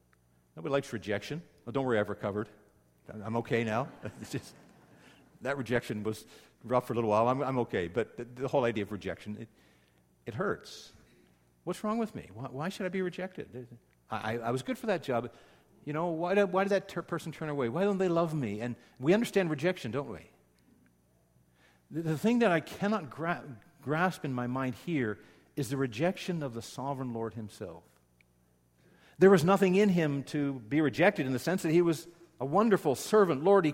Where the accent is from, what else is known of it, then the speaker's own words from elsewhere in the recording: Corona, Ontario, Canada; I remember growing up in Corona, Ontario, and I was a chubby kid on the block.